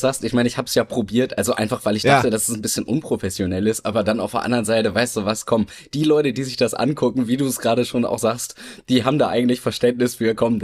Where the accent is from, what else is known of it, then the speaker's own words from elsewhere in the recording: Bremerhaven, Bremen, Germany; hier so in Bremerhaven, also meine Heimatstadt in meinem Umfeld hier